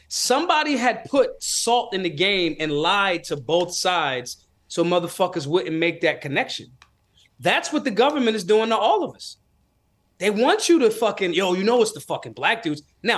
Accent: Philadelphia, Pennsylvania, United States; Now, my life was steeped in it because I was raised in Philly.

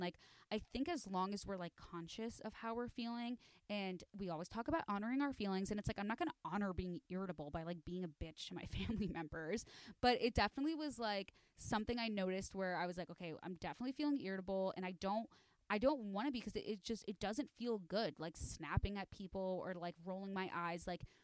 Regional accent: Chicago, Illinois, United States; I'm not someone who says aunt, but like, just on a side note, I'm from Chicago. And so I say aunt.

